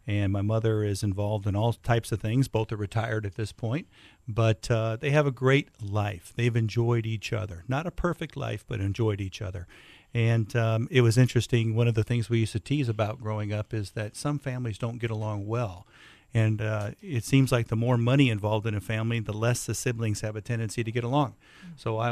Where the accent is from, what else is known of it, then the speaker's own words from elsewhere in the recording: Midwest, United States; also born or lived in Iowa; I grew up in Illinois and Iowa, Midwestern farm community. My father's a Lutheran minister, okay.